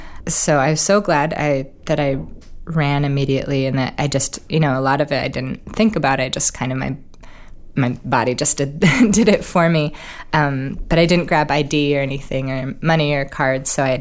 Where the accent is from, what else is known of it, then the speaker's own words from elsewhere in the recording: Oregon, United States; I mean, Oregon, really, growing up in Oregon, we only had one professional sports team, which was the Trailblazers.